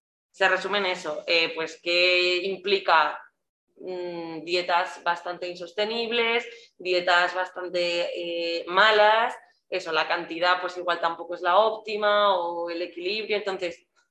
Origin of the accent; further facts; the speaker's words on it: Madrid, Community of Madrid, Spain; somos del norte de Madrid, tampoco somos del mismo barrio